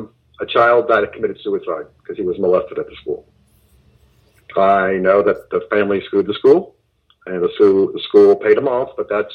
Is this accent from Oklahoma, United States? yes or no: yes; Oklahoma, United States; Growing up in Oklahoma, being such a conservative, basically Republican person myself, I was blind.